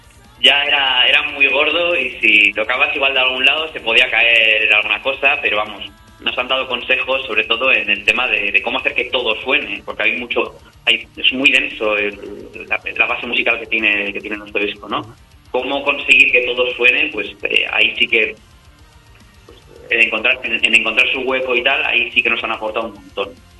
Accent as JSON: {"language": "Spanish", "town": "San Sebastián", "region": "Basque Country", "country": "Spain", "said": "como somos de Donosti, estamos muy acostumbrados a ver el mar."}